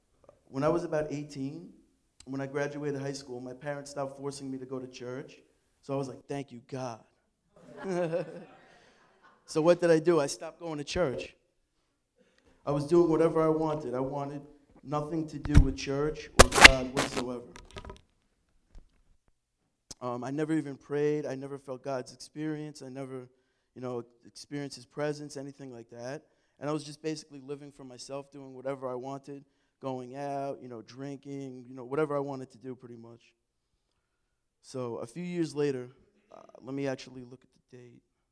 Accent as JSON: {"language": "English", "town": "Atlantic Beach", "country": "United States", "tie": "born or raised there", "said": "I'm 27. I grew up in Atlantic Beach, and I've been coming here my whole entire life, ever since I was born."}